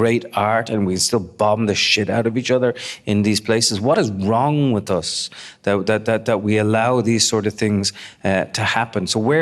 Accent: Ireland; I grew up in Ireland and I did have, my mum is from Northern Ireland, and she, used to bring me up north when I was a kid

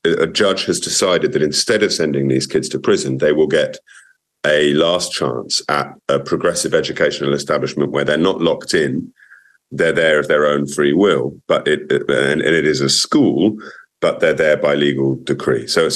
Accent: United Kingdom; as a British person right now, you know, there's a great deal of anger and despair and disillusionment and shame

